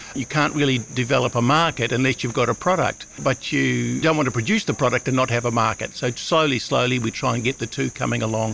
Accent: New Zealand; Oh, I grew up in New Zealand. My father was a horticulturalist. I'm the youngest of six

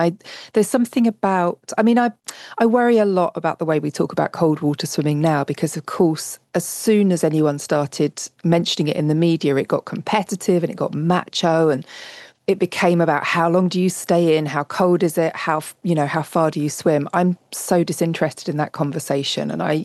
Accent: Whitstable, South East England, United Kingdom; I'm in my hometown of Whitstable, which is the very far southeast of England. So I'm about, 200 metres from the sea right now.

